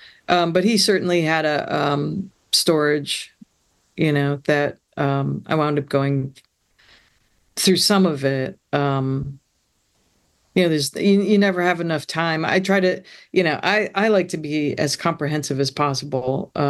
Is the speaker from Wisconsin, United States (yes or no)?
yes; Milwaukee, Wisconsin, United States; growing up in Milwaukee, I know from the polka